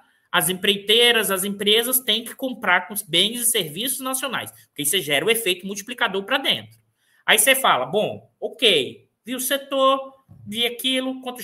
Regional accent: Bahia, Brazil; now in Rio de Janeiro, Brazil; eu sou baiano, mas moro no Rio

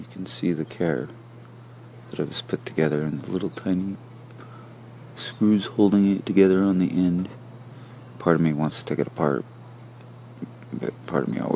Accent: California, United States; Where I grew up in California, we never got rain in the summertime.

